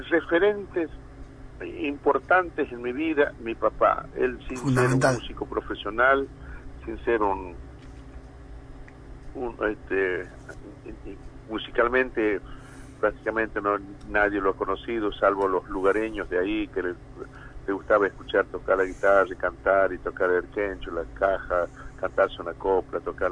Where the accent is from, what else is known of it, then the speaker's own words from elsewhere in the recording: Jujuy, Argentina; ahí a los que somos del norte argentino, sobre todo somos de Jujuy